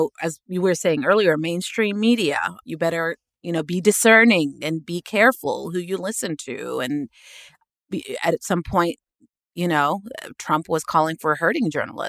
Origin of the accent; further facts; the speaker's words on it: Sudan; I come from Sudan, you know, a dictatorship.